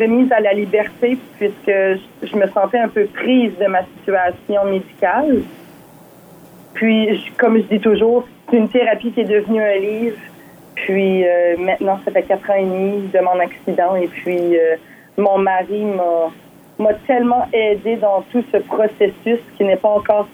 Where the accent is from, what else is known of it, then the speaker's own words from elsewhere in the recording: Paquetville, New Brunswick, Canada; Je suis native de Paquetteville.